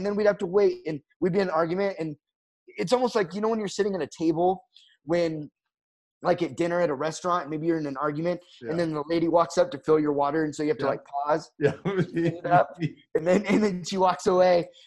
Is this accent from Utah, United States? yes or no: yes; Provo, Utah, United States; From Provo, Utah.